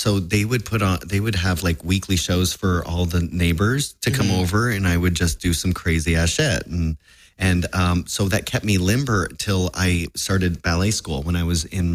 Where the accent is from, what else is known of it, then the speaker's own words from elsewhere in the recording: Canada; Well, I'm Canadian too.